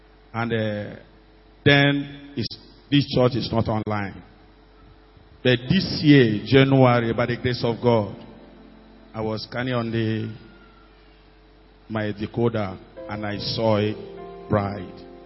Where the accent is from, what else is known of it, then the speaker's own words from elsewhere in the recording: Jos, Plateau, Nigeria; I come from Jos anyway. I came from Jos.